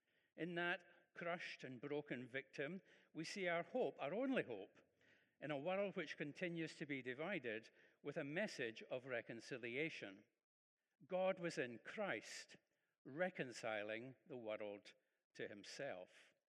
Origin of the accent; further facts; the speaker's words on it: Prestwick, Scotland, United Kingdom; I was brought up in Prestwick in Ayrshire, which has, as many towns and villages in the country have, a market cross or a market cross.